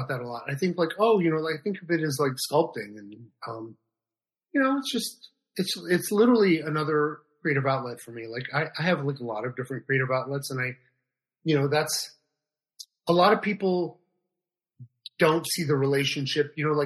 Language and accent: English; Montreal, Quebec, Canada; now in United States; Born and raised in Montreal.